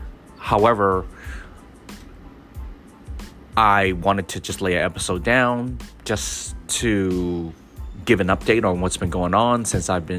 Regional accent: California, United States; because like my whole life growing up in the Bay Area, I have never seen that before. Mount Diablo, Mission Peak, never heard or seen or heard there was snow up there before.

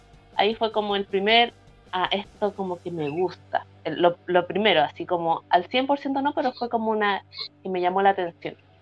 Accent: San Antonio, Valparaíso, Chile; Yo soy de San Antonio.

